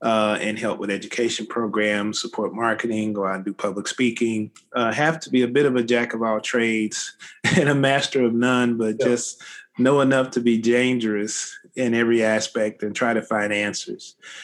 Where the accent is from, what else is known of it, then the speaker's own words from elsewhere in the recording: St. Louis, Missouri, United States; But I'm originally from St. Louis and the St. Louis area, and you kind of grow up with baseballs in your hand in St. Louis